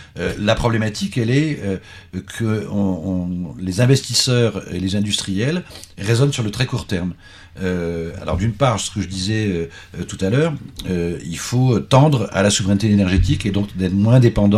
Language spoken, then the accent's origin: French; Occitanie, France; enfin moi je suis du Languedoc